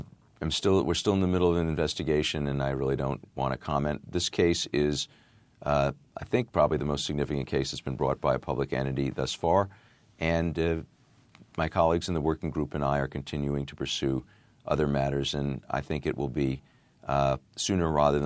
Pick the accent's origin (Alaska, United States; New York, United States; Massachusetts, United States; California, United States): New York, United States; Manhattan; I'm an impatient guy. I'm from Manhattan.